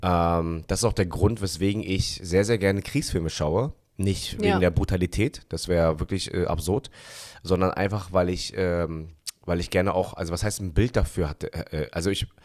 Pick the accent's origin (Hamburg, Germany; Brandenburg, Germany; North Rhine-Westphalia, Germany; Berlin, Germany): Berlin, Germany; ich als Berliner, und ich liebe Berlin wirklich so mit allen Facetten, die Berlin bietet, ja, hasse unfreundliche Menschen.